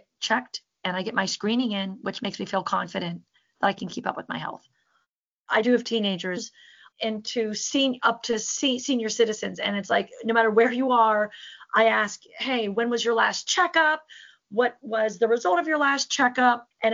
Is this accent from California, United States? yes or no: no; Harrisburg, Pennsylvania, United States; I am from Harrisburg, Pennsylvania.